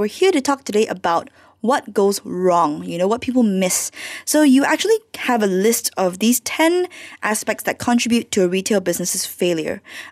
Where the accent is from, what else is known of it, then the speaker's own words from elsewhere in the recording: Malaysia; as a Malaysian